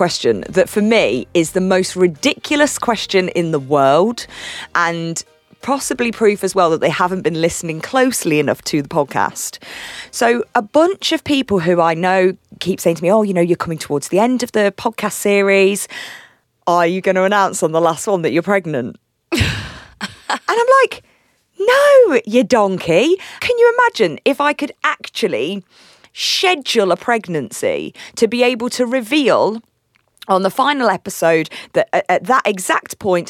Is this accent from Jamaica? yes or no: no; Leicester, East Midlands, United Kingdom; we are from Leicester, and Tori's work as a geneticist helped put Leicester on the map